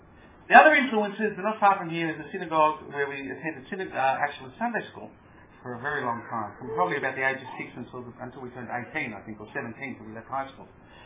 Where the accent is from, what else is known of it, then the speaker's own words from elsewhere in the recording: Melbourne, Victoria, Australia; And my growing up in Melbourne, being born here in 1953, and having fought in the war in 1973 when I was 20 years of age, and today I'm 46